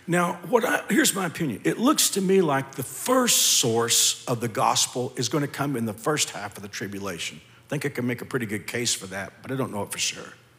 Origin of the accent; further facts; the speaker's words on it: Texas, United States; You guys know I'm from Texas. I'm in Texas, where I'm from. High school football is the state religion of Texas.